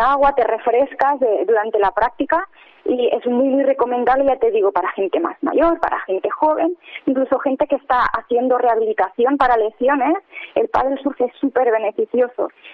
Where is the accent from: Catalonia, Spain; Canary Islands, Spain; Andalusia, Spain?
Catalonia, Spain; Barcelona; moved away as an adult; now in Palma, Spain; Yo soy originalmente de Barcelona